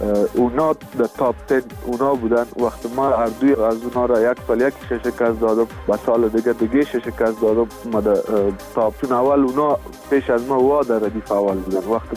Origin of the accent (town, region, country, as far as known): Afghanistan